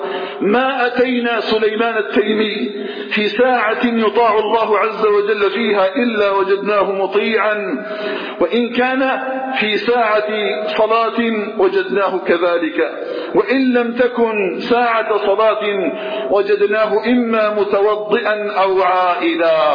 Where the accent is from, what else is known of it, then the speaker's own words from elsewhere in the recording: Algeria; اللهم اجعل بلدنا الجزائر آمنا مطمئنا وسائر بلاد